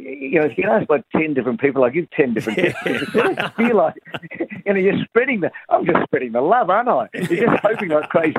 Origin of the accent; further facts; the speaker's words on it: South Australia, Australia; a kid growing up in South Australia.